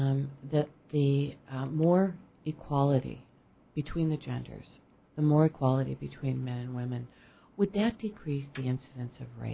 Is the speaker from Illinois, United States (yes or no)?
yes; Chicago, Illinois, United States; We're both from Chicago, so I could say Hyde Park.